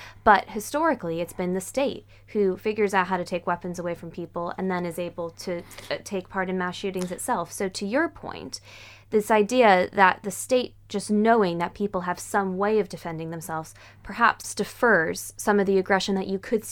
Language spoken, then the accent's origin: English; Connecticut, United States; I'm from Connecticut, and after the Sandy Hook shooting in 2012